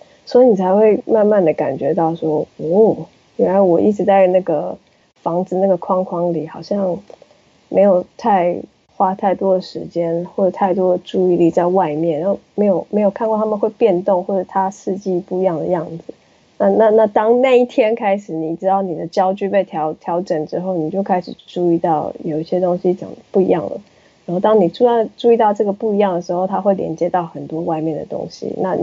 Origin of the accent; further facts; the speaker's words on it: Taiwan; 因为像我们小时候在台湾的时候，我们没有这种经历，我们只有水泥跟操场跟大概三棵树